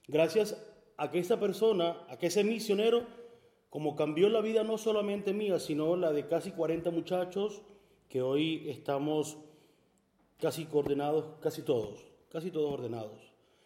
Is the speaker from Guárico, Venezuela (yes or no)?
yes; Calabozo, Guárico, Venezuela; vengo de Venezuela, de un estado llamado Guárico y la ciudad se llama Calabozo. Nosotros, esos son los llanos centrales de nuestro país, de Venezuela